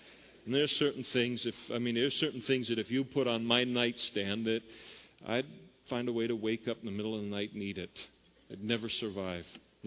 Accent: Napa, California, United States; Now, I grew up in Napa

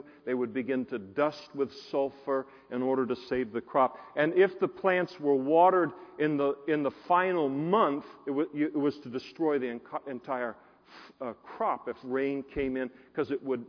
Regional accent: California, United States; I grew up in the Napa Valley.

